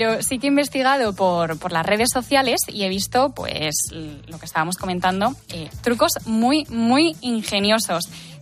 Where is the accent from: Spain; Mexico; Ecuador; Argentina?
Spain; Madrid, Community of Madrid; yo que soy de Madrid